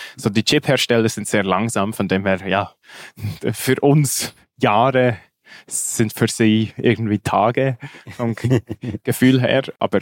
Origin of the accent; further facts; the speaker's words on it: Switzerland; sehr beängstigt mich da als Schweizer, ehrlich gesagt.